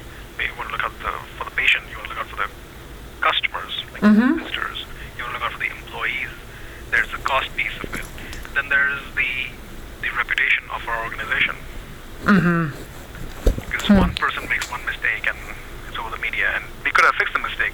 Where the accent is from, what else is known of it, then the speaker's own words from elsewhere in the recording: India; I'm Indian myself. I use some background from that.